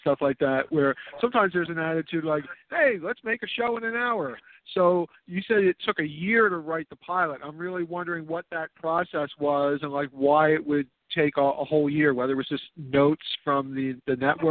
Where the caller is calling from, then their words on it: Philadelphia, Pennsylvania, United States; calling from Philadelphia.